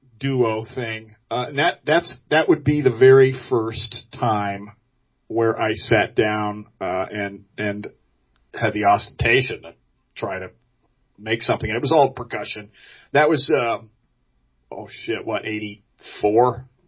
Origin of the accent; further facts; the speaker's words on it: Orange County, New York, United States; I was from Orange County, New York.